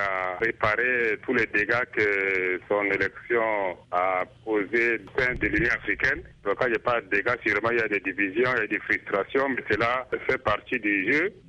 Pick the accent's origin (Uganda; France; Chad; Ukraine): Chad; D'abord, en tant que Tchadien, c'est une fierté qu'un des nôtres soit à la tête